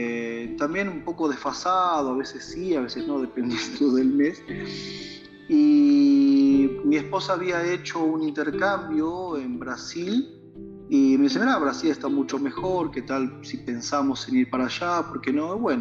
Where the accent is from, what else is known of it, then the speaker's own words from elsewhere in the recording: Cañuelas, Buenos Aires Province, Argentina; moved away as an adult; also born or lived in La Plata; yo llegué en el 2006, yo soy de Cañuelas, provincia de Buenos Aires. En aquel momento estaba viviendo en La Plata, me había casado, estaba viviendo en La Plata.